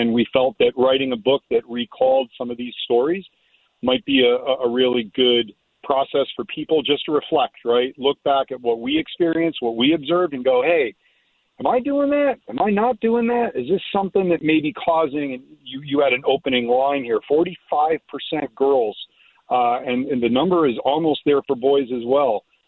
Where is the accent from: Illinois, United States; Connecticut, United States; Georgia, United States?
Connecticut, United States; We obviously grew up in Fairfield County, as you mentioned. I'm from Connecticut